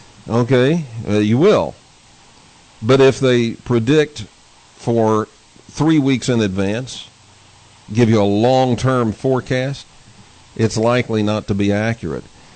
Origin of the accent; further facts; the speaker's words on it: Dallas, Texas, United States; I grew up in Dallas, Texas